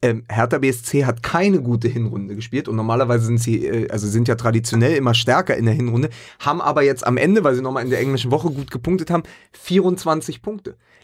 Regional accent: Berlin, Germany; Das Einzige, was für mich als Berliner das so ein bisschen trübt

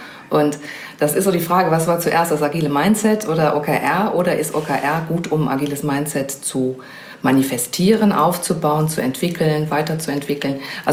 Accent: Dortmund, North Rhine-Westphalia, Germany; Aber ich komme aus Dortmund

